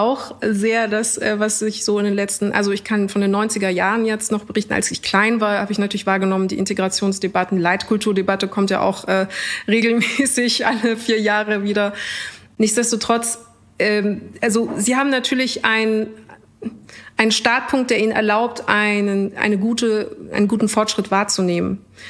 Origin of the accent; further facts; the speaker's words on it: Munich, Bavaria, Germany; Und dann sage ich, aus München.